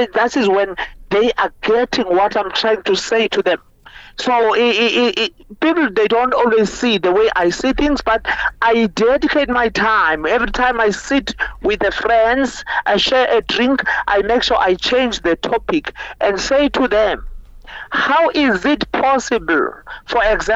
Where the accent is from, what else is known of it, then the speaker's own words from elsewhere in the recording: Eastern Cape, South Africa; now in Johannesburg, South Africa; I'm coming from the Eastern Cape, the poorest province.